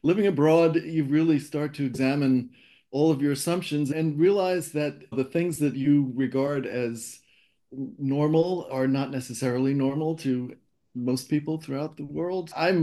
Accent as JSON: {"language": "English", "town": "Fort Lee", "region": "New Jersey", "country": "United States", "tie": "born or raised there", "said": "I grew up in Fort Lee, New Jersey, which is right across the river from New York."}